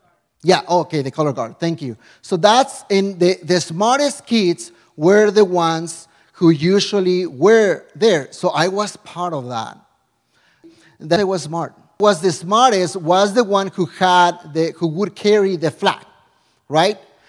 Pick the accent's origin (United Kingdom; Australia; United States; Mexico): Mexico; When I was growing up, I grew up in Mexico.